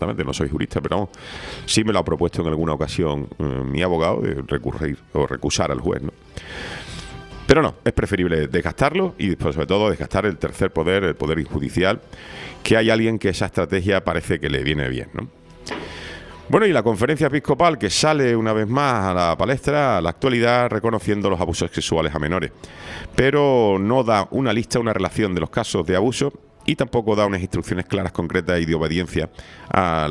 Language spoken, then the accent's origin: Spanish; Spain; esta reunión ya de por sí nos debería dar vergüenza como españoles